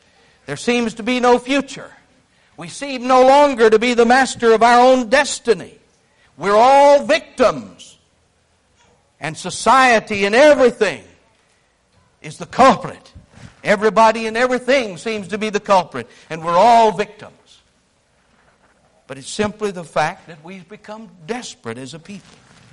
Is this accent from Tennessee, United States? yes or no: yes; Nashville, Tennessee, United States; And I came from Nashville, Tennessee, and believe me, I've seen the results of tornadoes here lately.